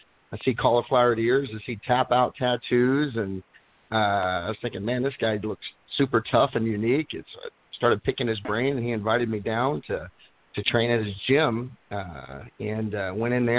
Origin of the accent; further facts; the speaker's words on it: Tulsa, Oklahoma, United States; also born or lived in Dallas; I grew up in Tulsa, Oklahoma, and I think I was there until I was about 21 to 22, went to Dallas for a while, and then ended up back in Tulsa